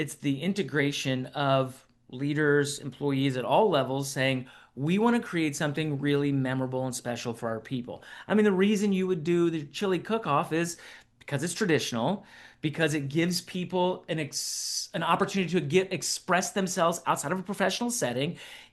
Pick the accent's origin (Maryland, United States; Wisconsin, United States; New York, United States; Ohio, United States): Ohio, United States; Well, that's the beauty of being born and raised in Ohio.